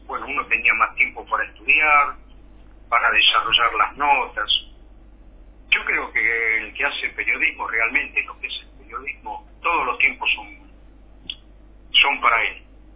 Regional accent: Argentina; Yo, como todo argentino, antes que se fuera

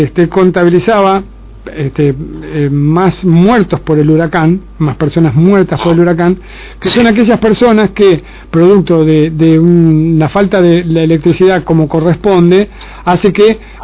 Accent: Argentina; No es como los argentinos, que todos hacemos un tango y que ante cualquier crisis aparece la canción comprometida de protesta.

